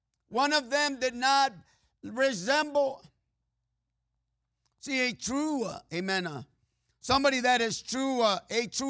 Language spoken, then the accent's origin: English; Texas, United States; accent: Mexican, Texas, Colorado, California; I have a Mexican, Texas, now a Colorado accent, if we have an accent tonight. Mixed in with a California, a valley, amen, sometimes dude accent.